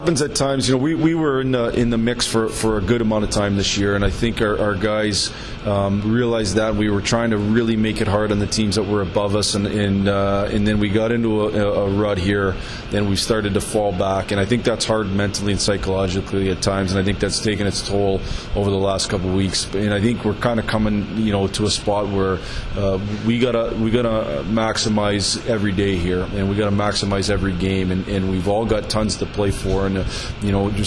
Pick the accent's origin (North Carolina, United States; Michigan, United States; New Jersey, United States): Michigan, United States; Sault Ste. Marie; I grew up in Sault Ste. Marie, and it's just a bunch of great people that care about you. And there's a sense of community for sure, a sense of belonging in the UP.